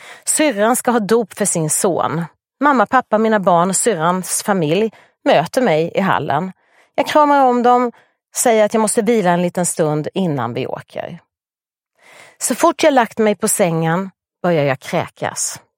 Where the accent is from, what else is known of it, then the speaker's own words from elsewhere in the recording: Hommantorp, Småland, Sweden; jag växte upp i Hommantorp. En bruksort i de småländska skogarna.